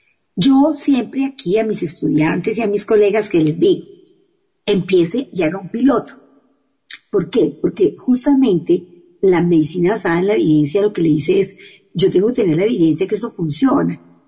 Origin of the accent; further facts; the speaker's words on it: Colombia; como es el caso en mi país, en Colombia, lo hablo específicamente en nuestro contexto